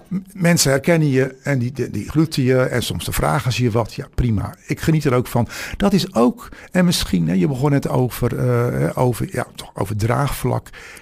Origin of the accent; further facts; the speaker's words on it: Netherlands; we hebben natuurlijk als Nederlanders staan we er ook niet fraai op.